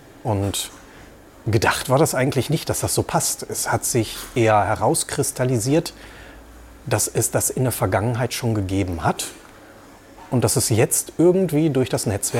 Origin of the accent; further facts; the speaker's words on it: Höxter, North Rhine-Westphalia, Germany; born there; Ich komme ja tatsächlich nicht aus Paderborn. Wir kommen gebürtig aus Höxter, also meine Familie und ich.